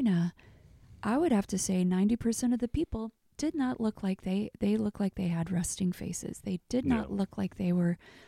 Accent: Kansas City, Missouri, United States; I'm from Kansas City. Like, literally, like, this is where I'm from.

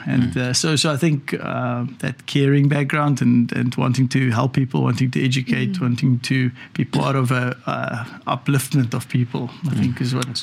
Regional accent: Humansdorp, Eastern Cape, South Africa; Yeah, I grew up in Humansdorp, and obviously a small town.

